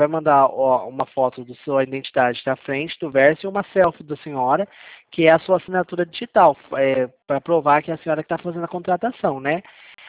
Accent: São Paulo, Brazil; eu sou de São Paulo.

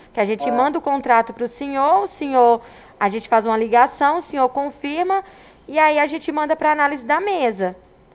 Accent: Ribeirão Preto, São Paulo, Brazil; eu sou aqui de Ribeirão Preto.

